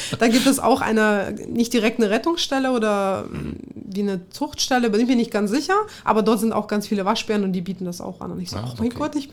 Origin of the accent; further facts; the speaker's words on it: Kazakhstan; also born or lived in Tajikistan; now in Germany; Ich bin in Tadschikistan geboren. Dann gab es dort ja einen 5-jährigen Bürgerkrieg. In der Zeit sind wir nach Kasachstan gefahren und ich bin dort quasi mit aufgewachsen. Und im Jahr 2000 sind wir als Spätaussiedler nach Deutschland gekommen. Also weil meine Großeltern sind jeweils deutsch.